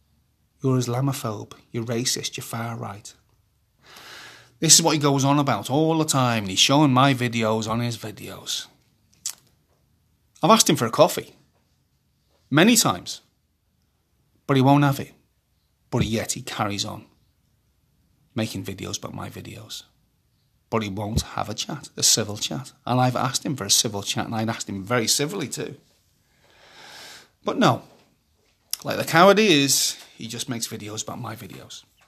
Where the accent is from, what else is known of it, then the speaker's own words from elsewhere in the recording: Wales, United Kingdom; even I'm from Wales, originally.